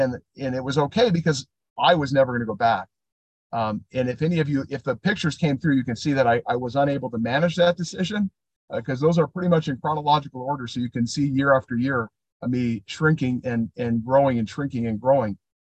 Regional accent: Illinois, United States; As she said … I am from Illinois

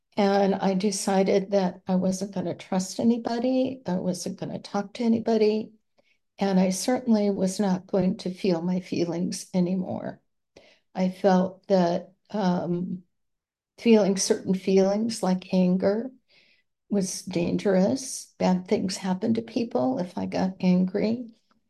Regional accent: Cyprus; I'm from Cyprus and my internet is unstable

